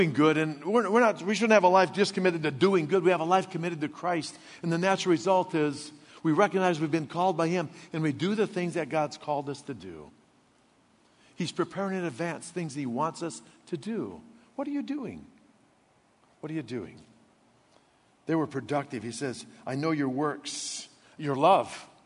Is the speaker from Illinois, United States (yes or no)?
yes; Illinois, United States; Where I grew up in Illinois, you had a hallway right beside your classroom where you put your boots or your coats if it was raining or snowing or whatever.